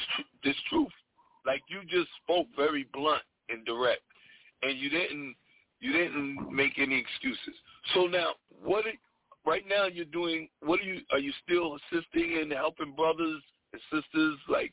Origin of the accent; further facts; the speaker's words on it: Paterson, New Jersey, United States; I know when I was growing up in Paterson, New Jersey, I don't remember a time I could even leave.